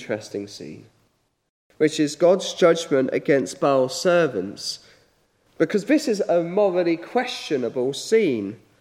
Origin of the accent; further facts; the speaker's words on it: United Kingdom; It's slightly uncomfortable, I think, for us as a Brit to read this text.